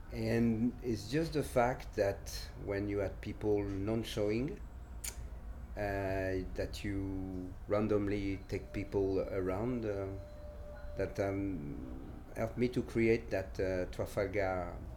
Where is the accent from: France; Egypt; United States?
France; accent: French; English is a second language; so I keep my French just for you. I come from France, but my name is obviously Italian.